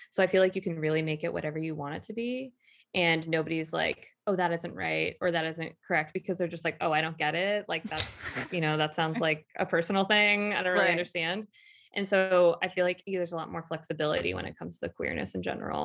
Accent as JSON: {"language": "English", "town": "Portland", "region": "Oregon", "country": "United States", "tie": "born or raised there", "said": "And then when I moved back to Portland, Oregon, my hometown"}